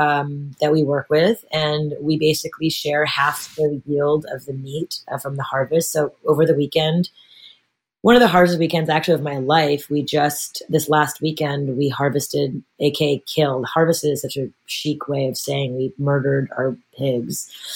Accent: New York, United States; I'm a New Yorker forever. I love New York. I'm a soldier for the city.

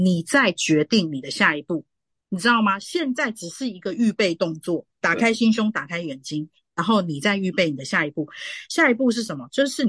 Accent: Taiwan; 其实台湾真的，还是我们自己土生土长的地方。

